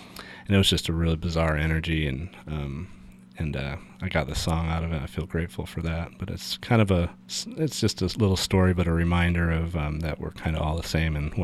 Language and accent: English; Cranberry Lake, New York, United States; Yeah, that's my hometown. It's mm-hmm. the foothills of the Adirondack Mountains. Very beautiful up there in St. Lawrence County. It's about an hour and change up to Ontario, Canada.